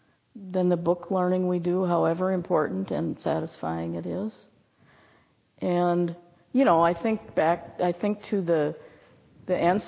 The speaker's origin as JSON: {"language": "English", "region": "Montana", "country": "United States", "tie": "born or raised there", "said": "when I grew up in Montana, back in the 1860s, it was all rural. Yeah, I grew up in a small town outside of Billings."}